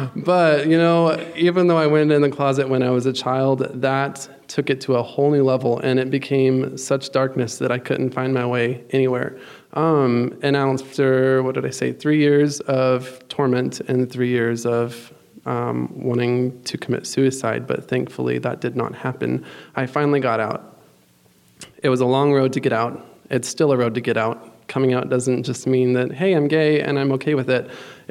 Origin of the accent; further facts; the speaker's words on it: Texas, United States; moved away as an adult; also a Southerner. You might not hear it because when I was a child, I decided not to let it come out. But I'm from Texas. I grew up there my whole life. It took 27 years to wise up and move up north.